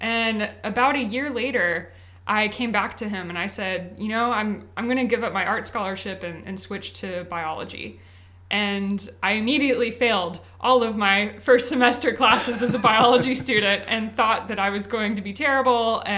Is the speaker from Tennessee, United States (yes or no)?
yes; Franklin, Tennessee, United States; So I was born and raised in Nashville, actually just south of here in Franklin, Tennessee. And my mother's side of the family has been in Tennessee for a very long time.